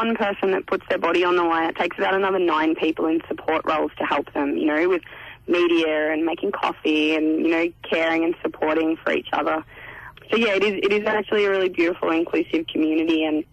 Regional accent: Latrobe Valley, Victoria, Australia; I grew up in Latrobe Valley down in Victoria, which is a huge coal-fired power hub for the country.

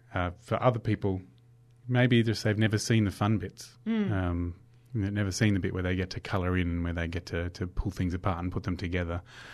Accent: New South Wales, Australia; I'm from New South Wales, and we didn't study complex numbers in New South Wales.

